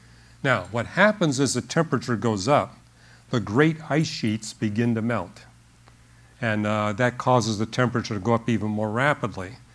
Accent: Canada; Well, I'm from Canada.

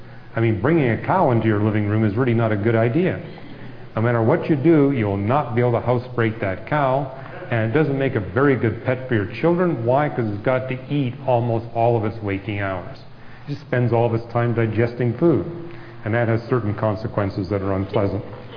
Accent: Canada; born or raised there

